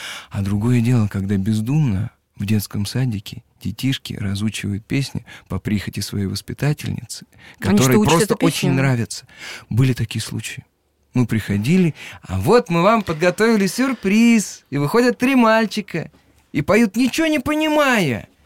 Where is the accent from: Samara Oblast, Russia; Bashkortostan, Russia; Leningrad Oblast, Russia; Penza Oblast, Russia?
Penza Oblast, Russia; Penza; Я из Пензы